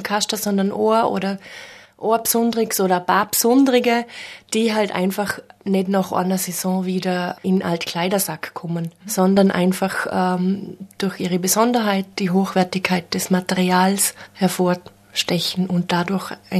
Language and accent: German; Bregenz, Vorarlberg, Austria; also born or lived in Vienna; now in Feldkirch, Austria; Ich bin gebürtige Bregenzerin. Zwischendurch war ich 10 Jahre in Wien und bin jetzt in Feldkirch gelandet